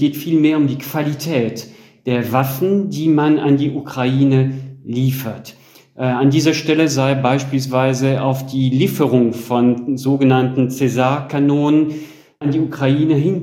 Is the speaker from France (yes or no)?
yes; France; dass wir tatsächlich ziemlich viele Panzer im Vorrat haben bei uns in Frankreich